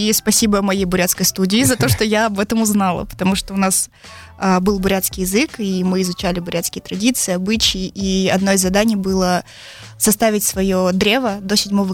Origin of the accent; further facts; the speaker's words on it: Ulan-Ude, Buryatia, Russia; also born or lived in Israel; Я родилась в Улан-Удэ. Прожила здесь год, потом уехала с родителями в Израиль. Там мы прожили 6 лет, потом вернулись сюда обратно. Здесь я закончила школу